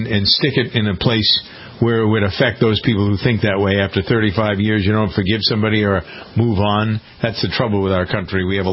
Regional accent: Framingham, Massachusetts, United States; born or raised there

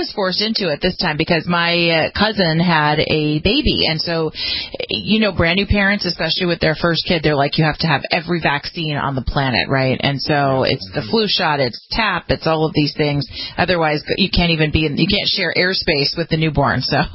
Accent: California, United States; I know in my home state of California

